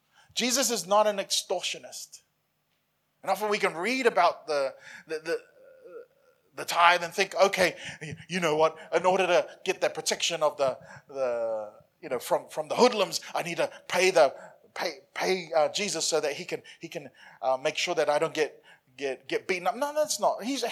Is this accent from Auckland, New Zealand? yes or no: yes; Auckland, New Zealand; now in Brisbane, Australia; I grew up in Auckland. Auckland's a lot smaller in terms of geographically.